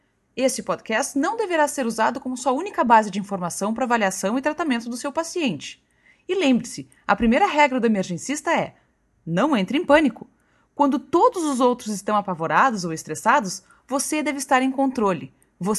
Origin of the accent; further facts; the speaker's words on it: Brazil; sou brasileira, moro em Porto Alegre